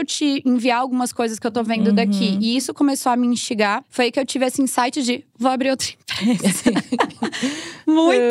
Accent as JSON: {"language": "Portuguese", "town": "Fortaleza", "region": "Ceará", "country": "Brazil", "said": "Porque eu sou de Fortaleza, Sim. Ceará, nordestina. Tenho muito orgulho disso."}